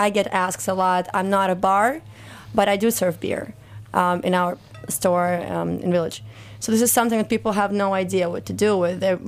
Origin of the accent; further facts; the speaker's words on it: Moscow, Russia; I'm originally from Moscow